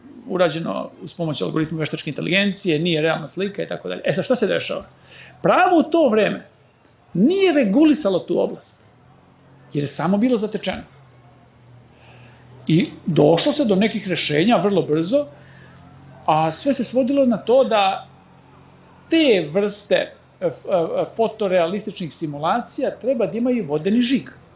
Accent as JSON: {"language": "Serbian", "region": "Zlatibor District", "country": "Serbia", "tie": "born or raised there", "said": "ja sam odrastao na Zlataru, to je isto lepa planina poput ove"}